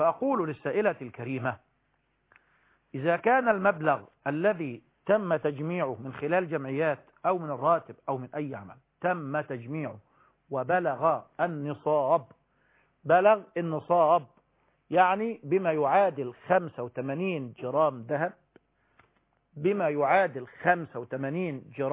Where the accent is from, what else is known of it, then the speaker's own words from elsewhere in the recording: Egypt; أهل مصر مش بلدنا مصر يعني،